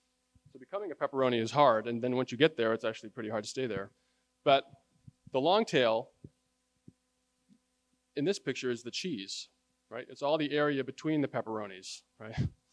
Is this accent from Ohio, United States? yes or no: no; New York, United States; But I'm from New York, and it's important for me to represent.